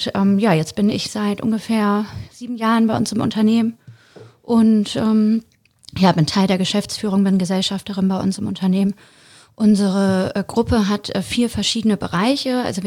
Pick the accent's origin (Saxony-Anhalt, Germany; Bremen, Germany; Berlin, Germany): Bremen, Germany; born there; now in Hamburg, Germany; Ich bin ursprünglich gebürtige Bremerin, bin dann zum Leidwesen meiner Familie in meine Wunschstadt Hamburg gezogen.